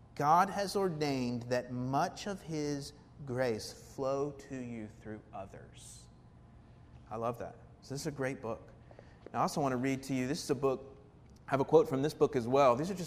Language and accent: English; the South, United States; My wife is from the Midwest. I'm from the South.